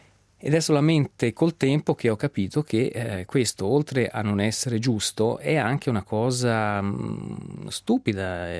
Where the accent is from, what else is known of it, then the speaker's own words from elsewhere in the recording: Poschiavo, Graubünden, Switzerland; also born or lived in Engadine / Zurich; io sono cresciuto a Poschiavo, poi ho studiato in Engadina e a Zurigo